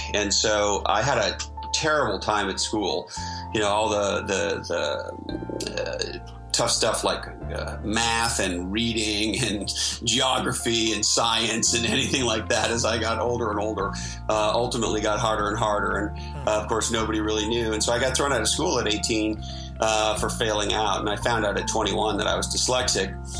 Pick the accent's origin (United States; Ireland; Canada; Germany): Canada; Montreal, Quebec; now in Toronto, Canada; I grew up in Montreal, Canada